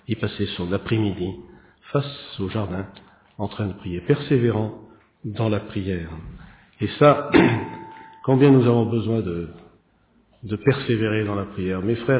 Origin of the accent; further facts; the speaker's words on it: Bordeaux, Nouvelle-Aquitaine, France; si vous venez chez nous, c'est là où on vous mettra. Du moins, si vous n'êtes pas de Bordeaux, les Bordelais, ils logent chez eux.